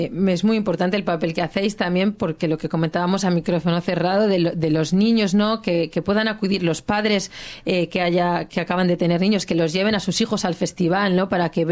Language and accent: Spanish; Spain; now in Australia; llevo apenas 2 años que vengo de España